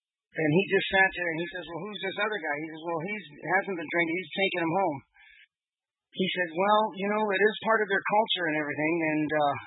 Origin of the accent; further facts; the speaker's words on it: California, United States; moved away; I go back at once a year or once every other year or whatever. I'm from Southern California, and things have really changed there, you know.